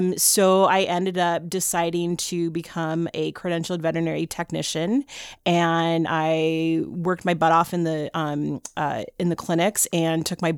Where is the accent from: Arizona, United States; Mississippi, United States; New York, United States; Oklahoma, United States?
Arizona, United States; like I said, I was from Arizona